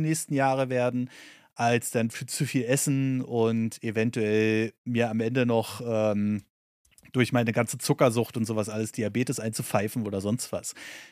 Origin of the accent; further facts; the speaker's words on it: Berlin, Germany; als Berliner kommst du in Baden-Württemberg nicht klar.